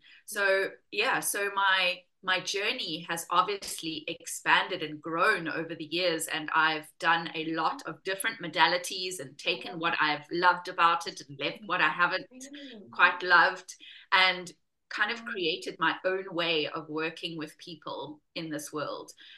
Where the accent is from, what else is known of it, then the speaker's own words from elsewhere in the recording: South Africa; moved away as an adult; now in United Kingdom; coming over to the UK, I'm South African. I ended up in the UK as a chef